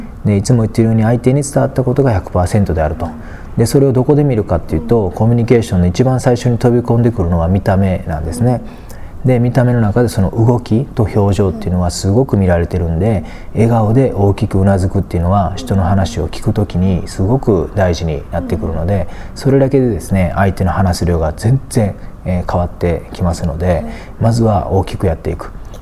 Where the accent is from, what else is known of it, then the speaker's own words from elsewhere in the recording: Osaka, Japan; で僕大阪人です、ね、笑わしたいです